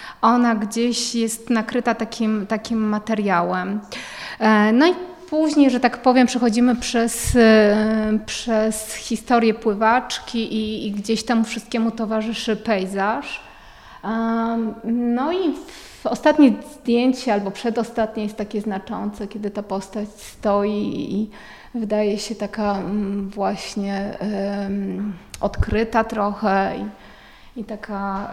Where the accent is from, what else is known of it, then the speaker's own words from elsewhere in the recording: Bielsko-Biała, Silesian Voivodeship, Poland; jest związana z Bielskiem, czyli z moim rodzinnym miastem.